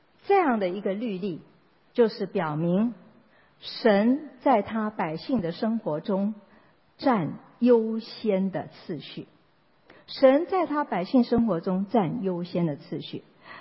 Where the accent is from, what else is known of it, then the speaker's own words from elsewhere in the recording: China; 你看我们中国人过中秋节过新年，每一年是不一样的日子。